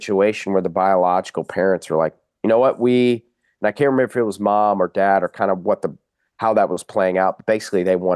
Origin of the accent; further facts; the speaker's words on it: Dublin, Georgia, United States; born there; I don't remember being told that I was born in Dublin, Georgia.